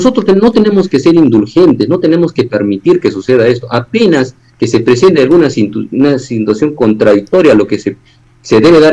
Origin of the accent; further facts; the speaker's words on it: Ilabaya, Tacna, Peru; Sí, está presente por allá en mi tierra, ¿no? En mi distrito